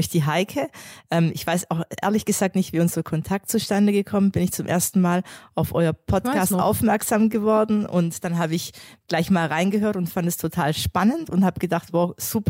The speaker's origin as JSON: {"language": "German", "town": "Neustadt", "country": "Germany", "tie": "born or raised there", "said": "in Neustadt und dort habe ich auch meine ersten Fußballerfahrungen gemacht"}